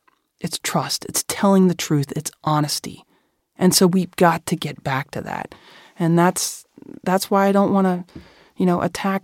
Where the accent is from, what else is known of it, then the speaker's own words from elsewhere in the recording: United States; And the 2016 elections were what fundamentally changed me as a Marine Corps officer, but also as an American.